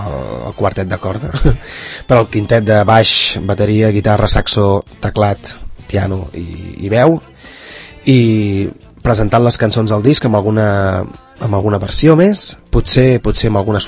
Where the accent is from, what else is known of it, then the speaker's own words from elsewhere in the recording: Sant Cugat del Vallès, Catalonia, Spain; jo soc d'aquí, soc fill d'aquí